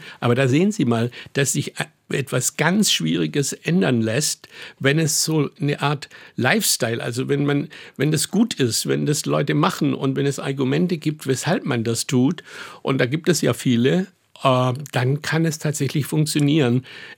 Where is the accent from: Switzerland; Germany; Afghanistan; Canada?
Germany; Southern Germany; wie man in Süddeutschland sagt, wo ich herkomme